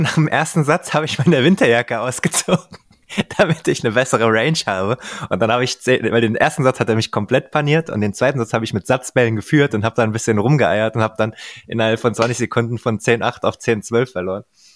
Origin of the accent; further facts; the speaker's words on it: Hesse, Germany; Ich bin ja auch auf den Sandplätzen hier im Rheingau aufgewachsen.